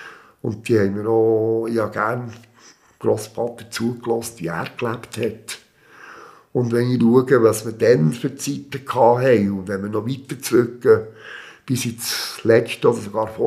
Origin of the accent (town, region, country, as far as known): Switzerland